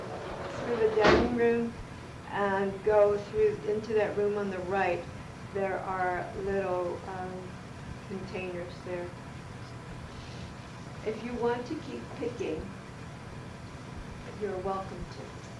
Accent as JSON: {"language": "English", "region": "East Coast", "country": "United States", "tie": "born or raised there", "also_born_or_lived": "Washington, D.C. / Hyattsville, Maryland / Queens Village, New York / Newark, New Jersey", "said": "I spent my life growing up on the East Coast, from Washington, D.C. to Hyattsville, Maryland, to Queens Village, New York City, to Newark, New Jersey."}